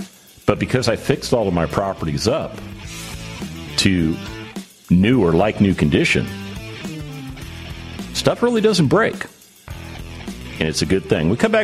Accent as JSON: {"language": "English", "town": "Las Vegas", "region": "Nevada", "country": "United States", "tie": "born or raised there", "said": "Having grown up in Las Vegas, Nevada, I am very well aware of what gambling is."}